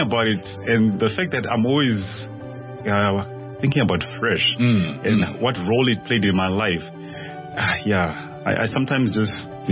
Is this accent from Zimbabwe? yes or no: yes; Zimbabwe; also born or lived in Namibia; So I am originally from Zimbabwe, and I studied in Zim, like I did my grade 1 and grade 2 there. Then I moved to Namibia in the northern part of the country.